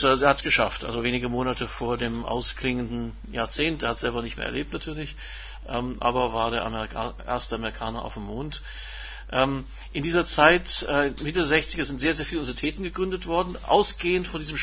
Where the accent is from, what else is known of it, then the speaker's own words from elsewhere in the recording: Canada; Meine Kindheit in Kanada, die ich auch in ganz normalen kanadischen Schulen verbracht habe